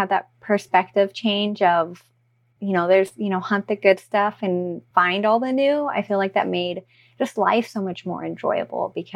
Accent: Seattle, Washington, United States; growing up in the Seattle area, I kind of romanticized what it meant to be as a photographer.

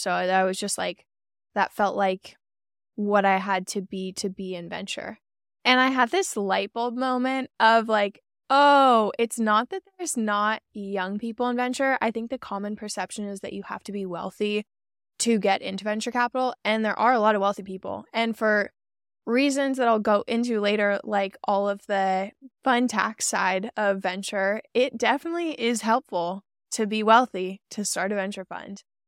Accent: San Diego, California, United States; I grew up in San Diego. I went to SDSU. We don't have a huge venture alumni network.

